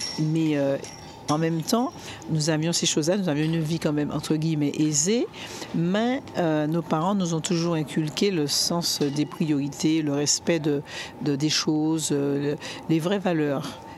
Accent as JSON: {"language": "French", "town": "Fort-de-France", "country": "Martinique", "tie": "born or raised there", "said": "Mes parents viennent déjà donc, d'un petit village de Martinique. Hein. Bon, j'ai grandi dans la capitale, à la Martinique, à Fort-de-France."}